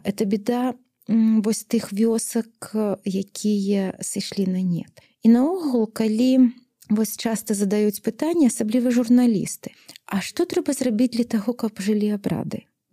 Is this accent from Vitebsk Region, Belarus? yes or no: yes; Vitebsk Region, Belarus; А я сама з Лепельскага района, моя радзіма Лепельшчына.